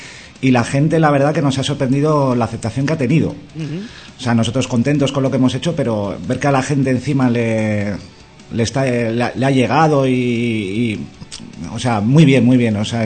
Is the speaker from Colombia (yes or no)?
no; Basque Country, Spain; el barrio, nosotros somos de Mamariga, entonces pues el barrio que tiene mucha cultura de punk y tal